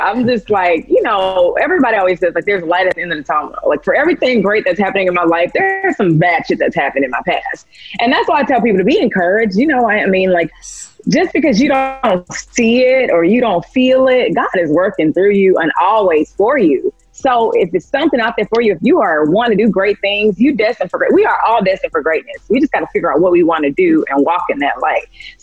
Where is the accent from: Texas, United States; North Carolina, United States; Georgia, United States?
Georgia, United States; Atlanta; I'm from here in Atlanta.